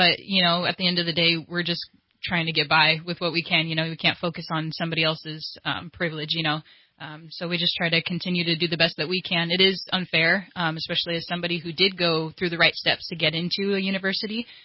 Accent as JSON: {"language": "English", "region": "Kentucky", "country": "United States", "tie": "born there", "said": "I was born in Kentucky, so I might like to end up somewhere over there."}